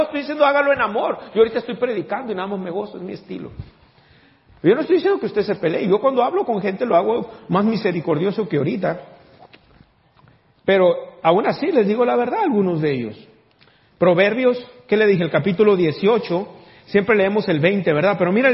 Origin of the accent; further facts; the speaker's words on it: Mexico; born there; muchos de nosotros que nacimos en México